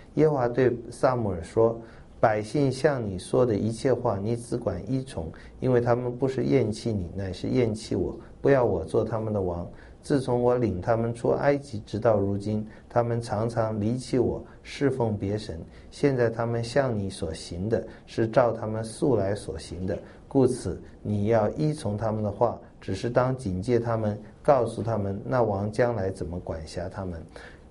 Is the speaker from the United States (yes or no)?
no; China; 你看圣经的时候，也不要有我们中国人这种观念，就非黑即白，不是好人就是坏人。